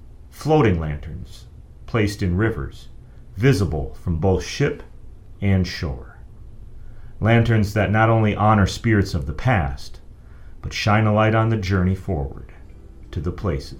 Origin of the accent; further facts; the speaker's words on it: Eau Claire, Wisconsin, United States; growing up on the north side of Eau Claire.